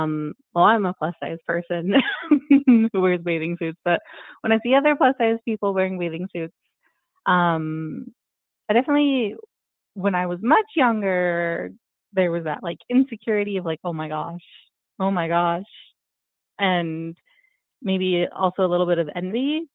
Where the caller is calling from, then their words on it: Las Vegas, Nevada, United States; I'm calling from Las Vegas.